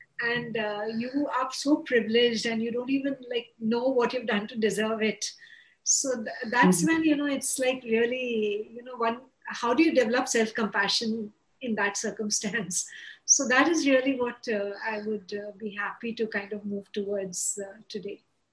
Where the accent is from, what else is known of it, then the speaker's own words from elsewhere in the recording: India; I live in India and I'm an Indian